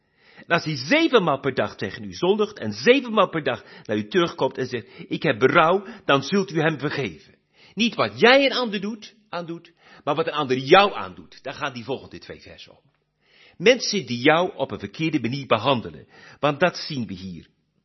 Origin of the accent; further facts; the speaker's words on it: Netherlands; now in Belgium; Ik weet niet meer, ik ben 40 jaar weg uit Nederland, dus ik weet niet meer hoe dat hier is.